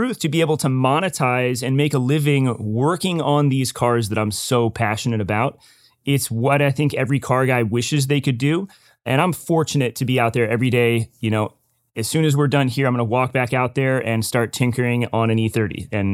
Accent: Tennessee, United States; moved away as an adult; now in California, United States; That's when I moved out to California. I'm originally from Tennessee.

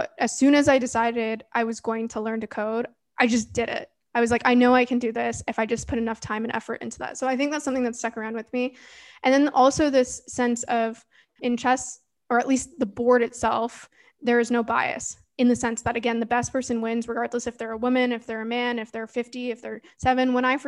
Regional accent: Canada; Well, so I'm from Canada. We don't really have soccer teams that we follow as much as, you know, in Europe.

